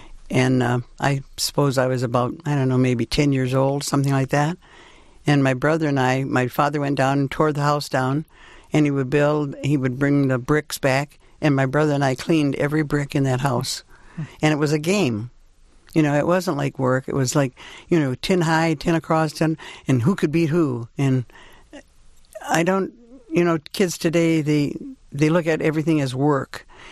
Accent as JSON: {"language": "English", "region": "Michigan", "country": "United States", "said": "he was from Pennsylvania, and I'm from Michigan."}